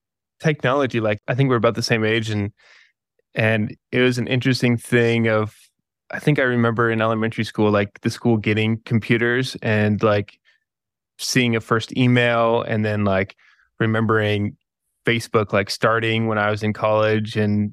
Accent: Kansas, United States; Yeah, I grew up in Kansas. It's like the sort of northern neighbor up there.

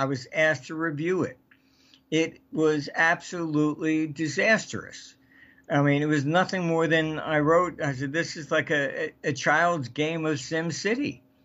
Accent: United Kingdom; I came from Britain

